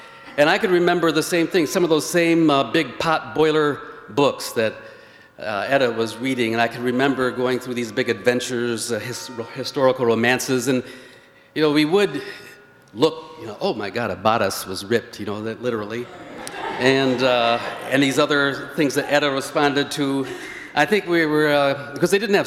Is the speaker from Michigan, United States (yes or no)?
yes; Benton Harbor, Michigan, United States; also born or lived in Chicago, Illinois; I'm another South Side Chicago native, though I grew up in Benton Harbor